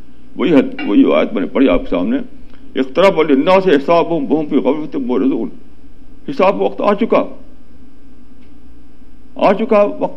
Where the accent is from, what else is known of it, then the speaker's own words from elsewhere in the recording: India; born there; ہم لوگ جو انڈیا میں پیدا کیا اللہ تعالیٰ نے, میں سمجھتا ہوں کہ ہمارے بڑی بلیسنگ ہے اللہ تعالیٰ کی.